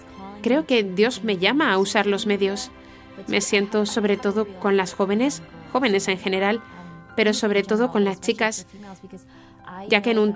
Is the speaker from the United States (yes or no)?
yes; Jacksonville, Florida, United States; also born or lived in San Diego; tengo 30 años. Nací y crecí en Jacksonville, Florida. Bueno, más bien crecí en Jacksonville, pero nací en San Diego.